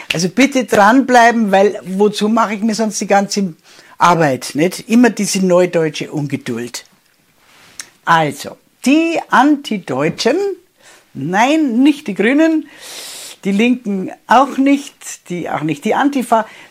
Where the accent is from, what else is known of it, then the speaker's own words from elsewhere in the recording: Bavaria, Germany; weil ich bin eine Bayerin.